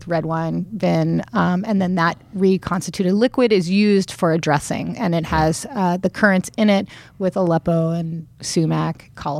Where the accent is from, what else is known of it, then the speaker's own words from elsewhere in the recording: Long Beach, California, United States; I grew up in Long Beach.